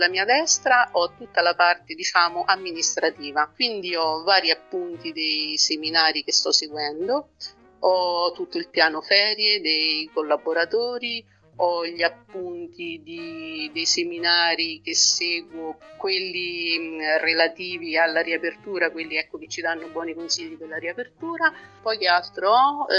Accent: Calvi dell'Umbria, Umbria, Italy; born there; ho tanti libri di Calvi dell'Umbria, che è il mio paese natale

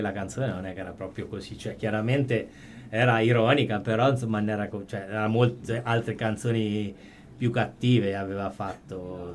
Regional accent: Perugia, Umbria, Italy; also born or lived in Genoa; la lingua non la parlo, sono perugino.

